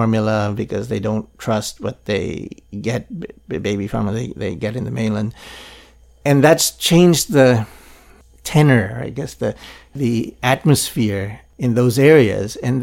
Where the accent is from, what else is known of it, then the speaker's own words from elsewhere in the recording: Philippines; I grew up in Philippines under Marcos, and we could not do any of what the protesters are doing now.